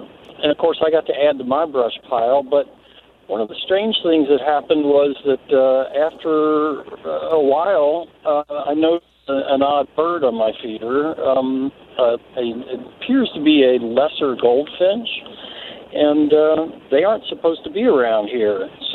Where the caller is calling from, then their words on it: Platteville, Wisconsin, United States; I'm calling from Platteville.